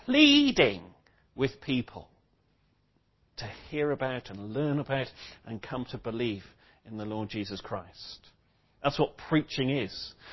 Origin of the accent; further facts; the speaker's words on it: Bristol, South West England, United Kingdom; whether it's London or my hometown of Bristol.